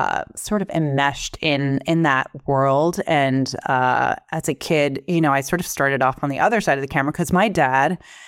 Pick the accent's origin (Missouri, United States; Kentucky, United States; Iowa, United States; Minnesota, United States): Iowa, United States; also born or lived in New York; I grew up in Iowa, between Iowa and New York.